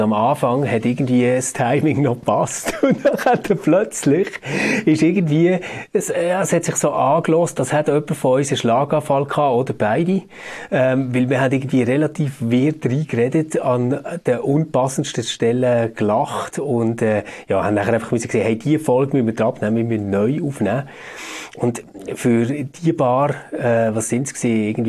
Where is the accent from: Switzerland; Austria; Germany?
Switzerland; wie das bei uns in der Schweiz ist mit dem Bankgeheimnis